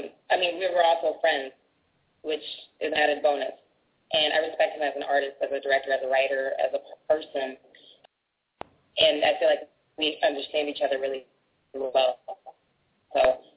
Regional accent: Iowa, United States; hold on. I'm from Iowa.

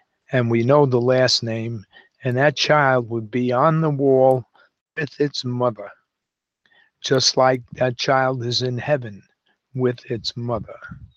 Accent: Harlem, New York, United States; I grew up in Harlem in the 50s, and there was more racial harmony among New Yorkers then than there is today.

